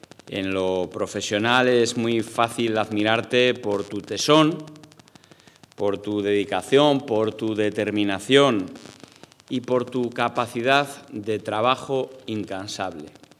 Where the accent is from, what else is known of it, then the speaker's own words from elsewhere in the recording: Salamanca, Castile and León, Spain; yo también soy salmantino.